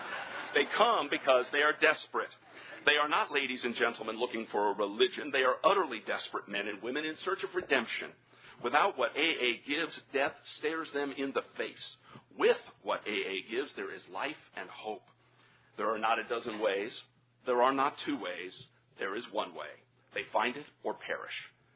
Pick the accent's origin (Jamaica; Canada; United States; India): United States; St. Louis, Missouri; held in my hometown of St. Louis in 1955